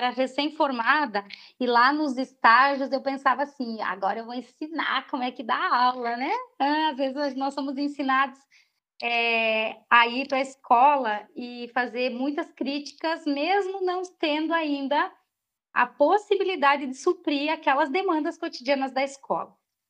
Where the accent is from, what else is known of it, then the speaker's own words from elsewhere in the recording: Araçabaixo, Brazil; born there; a comunidade do Araçabaixo, que é onde eu nasci, né?